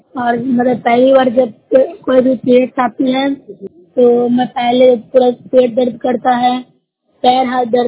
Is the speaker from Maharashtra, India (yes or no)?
no; Bihar, India; मैं नौसा ब्लॉक से हूँ, जिला नालंदा से निवासी हूँ।